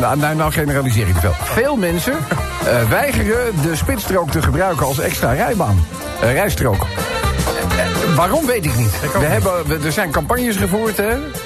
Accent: Netherlands; Als Nederlander voelt het natuurlijk onrechtvaardig.

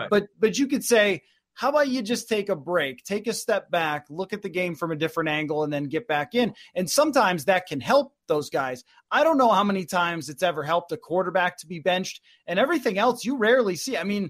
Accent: Buffalo, New York, United States; Yeah, I mean, so for me, like growing up, I grew up in Buffalo, New York, where, I mean, it's very similar to Minnesota.

